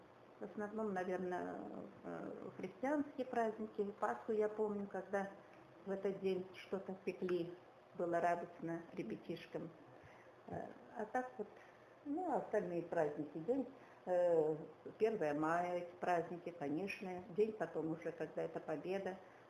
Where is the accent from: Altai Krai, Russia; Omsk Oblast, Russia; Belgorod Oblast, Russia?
Altai Krai, Russia; Shilota; born there; also born or lived in Kemerovo; Родилась в Алтайском крае, в Калмарском районе, в селе Шилота, в 1936 году.